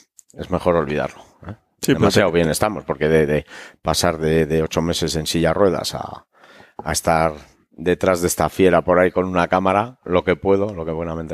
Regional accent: Miranda de Ebro, Castile and León, Spain; born there; yo soy nacido en el 70, en Miranda de Ebro. Aunque me considero riojano, porque mi familia desciende de La Rioja. Mi madre es San Vicente y mi padre anguiano.

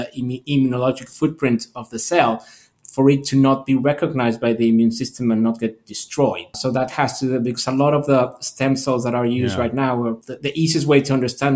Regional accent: Mexico City, Mexico; Well, I grew up in Mexico City, So a large, crowded, fascinating city, extremely diverse and also with a lot of challenges, a lot of social disparities.

